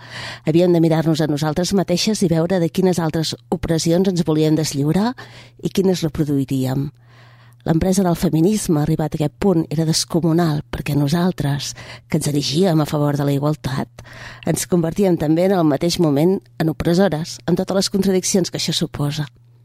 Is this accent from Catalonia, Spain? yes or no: yes; Catalonia, Spain; Com a dona catalana, que és la posició des de la qual jo em situo en el món, les meves lluites passen per reclamar, des del meu territori, la supervivència de les llengües minoritzades